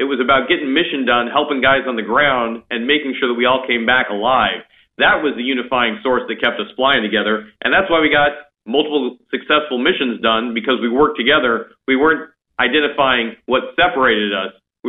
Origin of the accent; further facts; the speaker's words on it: Iowa, United States; you and I are from flyover country, but it was in flyover country in my home state of Iowa that we trained the first African-American soldiers as officers.